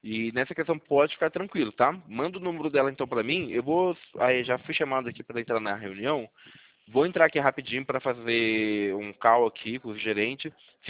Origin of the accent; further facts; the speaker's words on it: Campinas, São Paulo, Brazil; Eu sou vizinho de você, eu sou de Campinas.